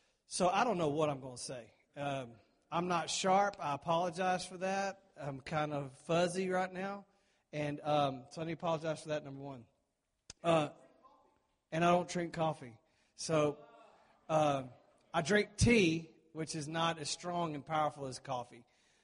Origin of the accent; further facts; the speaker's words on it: Texas, United States; And we're from Texas. And we do rodeo. And so not everybody in Texas does that.